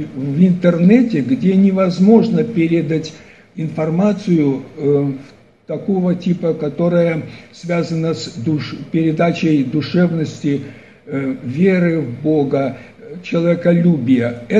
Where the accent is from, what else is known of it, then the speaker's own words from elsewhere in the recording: Belarus; я из Белоруссии представляю здесь на конференции, также доклад свой.